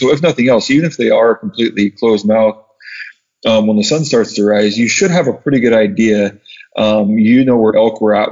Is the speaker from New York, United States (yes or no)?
no; Washington, United States; I've been faced with this a lot in my home state of Washington.